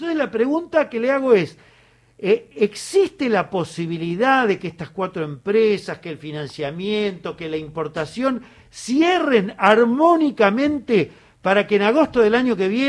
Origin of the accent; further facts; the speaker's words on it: Río Negro, Argentina; y le digo a usted, como argentina, rionegrina, con la mano en el corazón